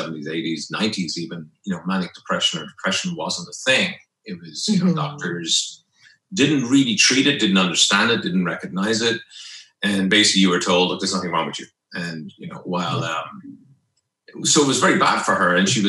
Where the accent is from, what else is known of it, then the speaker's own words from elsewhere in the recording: Dublin, Leinster, Ireland; I grew up in Dublin in the, I'm 53 now, so born in 1965. So I grew up in the 70s and 80s in Dublin